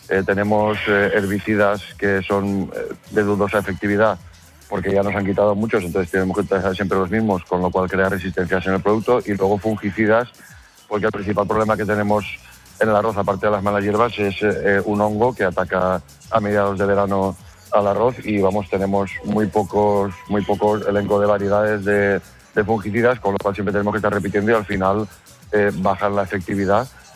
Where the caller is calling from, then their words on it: Alcalá de la Ribera, Valencian Community, Spain; Ahora mismo me encuentro en la Alcalá de la Ribera, en mi pueblo, tomando un café.